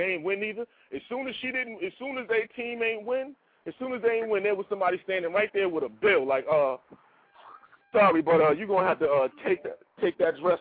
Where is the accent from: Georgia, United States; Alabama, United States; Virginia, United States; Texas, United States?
Alabama, United States; Willacoochee; I'm from Willacoochee, Alabama. You know what I'm talking about?